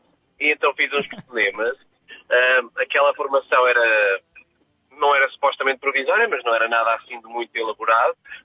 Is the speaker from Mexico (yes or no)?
no; Coimbra, Centro, Portugal; Todos nascidos e criados em Coimbra.